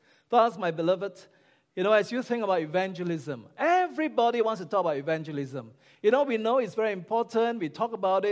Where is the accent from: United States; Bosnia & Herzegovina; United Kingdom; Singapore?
Singapore; even though I'm a Singaporean, I still believe that the better food is found in KL.